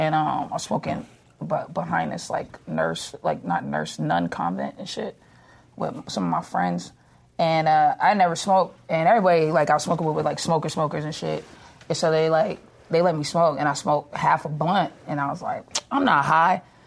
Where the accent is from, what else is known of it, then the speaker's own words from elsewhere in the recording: Boston, Massachusetts, United States; I'm from Boston too.